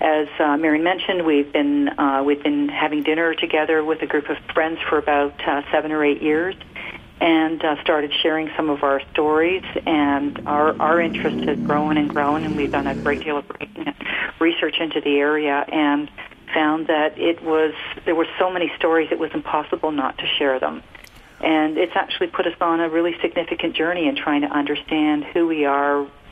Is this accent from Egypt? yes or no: no; Canada; also born or lived in Australia; I was actually born in Australia, and it's interesting. Marion was born in New Zealand. I was born in Australia and did relocate to Canada in early childhood.